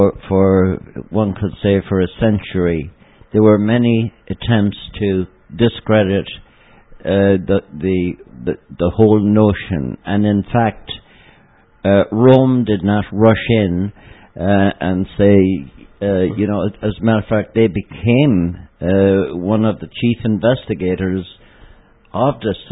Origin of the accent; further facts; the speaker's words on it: Ireland; if we go back when we were growing up in Ireland, we had not only met and seen people who came from throughout Ireland